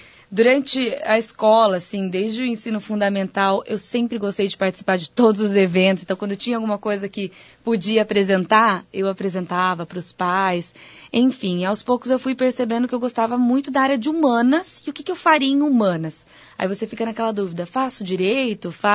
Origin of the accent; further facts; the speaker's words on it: Itapetininga, São Paulo, Brazil; eu sou do interior, eu sou de Itapetininga, uma cidade do interior aqui do estado de São Paulo, e eu fui a São Paulo para estudar, primeira vez morar